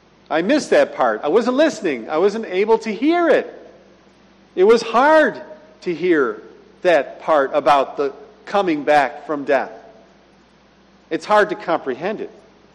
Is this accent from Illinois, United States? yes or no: no; Rochester, New York, United States; who lived near where I grew up in Rochester, New York, Palmyra